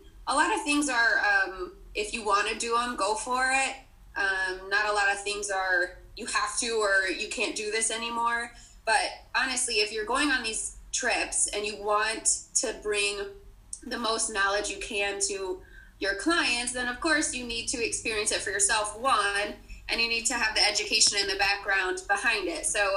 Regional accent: Florida, United States; And throughout the years of me being born and raised in Florida, of course, throughout the years I've been to Disney, I don't even know how many times I've been.

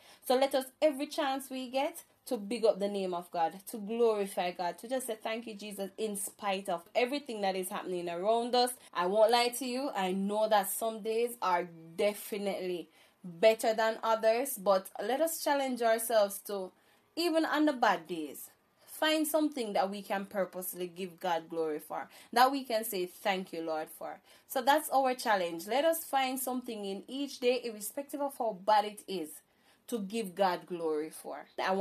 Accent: Jamaica; I am from Jamaica, not Jamaica in America, but the one in the Caribbean, black, green, and gold all the way.

